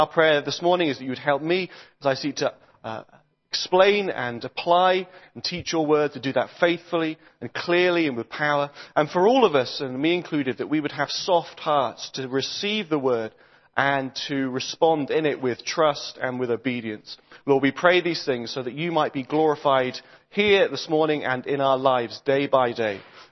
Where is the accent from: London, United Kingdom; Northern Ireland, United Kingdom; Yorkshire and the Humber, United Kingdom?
Yorkshire and the Humber, United Kingdom; Sheffield; I come from Sheffield. I work in a church up there.